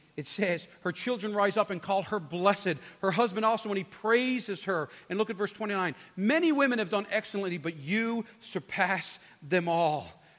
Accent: Newfoundland and Labrador, Canada; I'm from Newfoundland, and so we only know one way, and that's blunt.

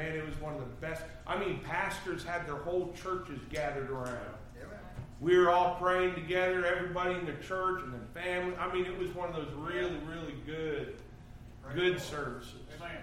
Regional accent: Canada; I'm Canadian, and I'm thinking

